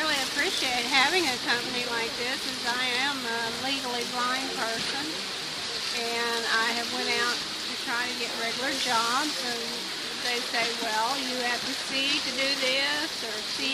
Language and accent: English; Black Mountain, North Carolina, United States; and I'm from Black Mountain